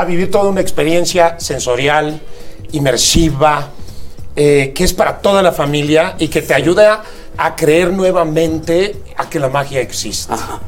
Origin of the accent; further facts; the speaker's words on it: Aguascalientes, Mexico; Es que soy de Aguascalientes